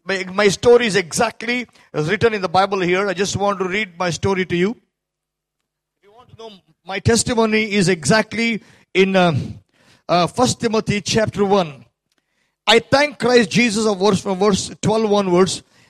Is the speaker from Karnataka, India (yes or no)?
yes; Bangalore, Karnataka, India; I live in a place called Bangalore in India.